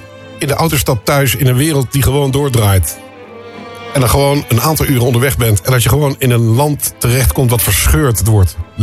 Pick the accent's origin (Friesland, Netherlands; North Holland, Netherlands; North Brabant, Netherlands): North Brabant, Netherlands; En hoe trots kunnen we zijn als Brabanders